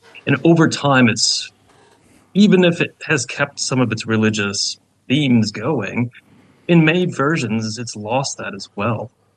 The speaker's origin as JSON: {"language": "English", "country": "United States", "said": "And maybe I'm biased as an American, but I think that this is something that a lot of people share."}